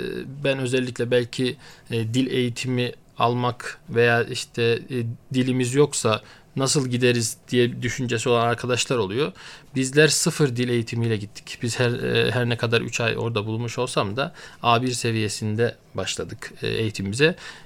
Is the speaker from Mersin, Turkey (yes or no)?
no; Borçka, Artvin, Turkey; born there; Artvin Borçka ilçesi doğumluyum. Üniversite eğitimimi İstanbul'da aldım.